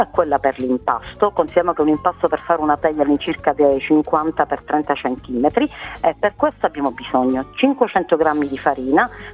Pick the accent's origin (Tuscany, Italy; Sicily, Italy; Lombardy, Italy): Sicily, Italy; Ragusa; now in Melbourne, Australia; nella ricetta tradizionale noi usiamo il caciocavallo ragusano, che è un formaggio tipico delle nostre parti